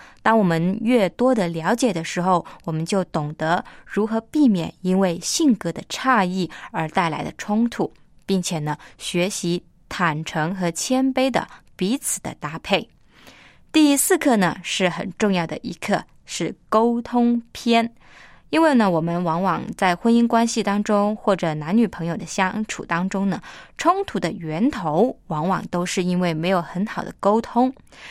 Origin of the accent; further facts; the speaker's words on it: China; 其实身为中国人呢，我们很少会谈到这个话题，